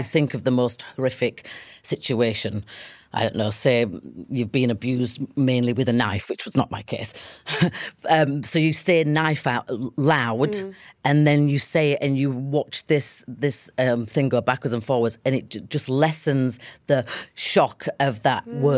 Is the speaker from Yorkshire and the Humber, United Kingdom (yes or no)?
yes; Leeds, Yorkshire and the Humber, United Kingdom; And we have the same, like, lingo because we're both from Leeds.